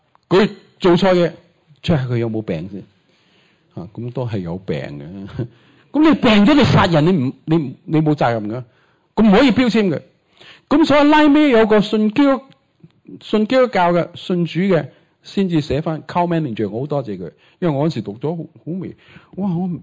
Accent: China; 我们中国人呢讲天地不喜欢讲天，喜欢讲地

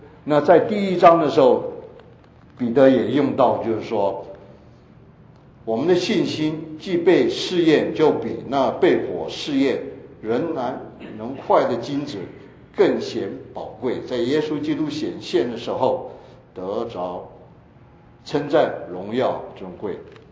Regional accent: China; 我们中国人比较不习惯。

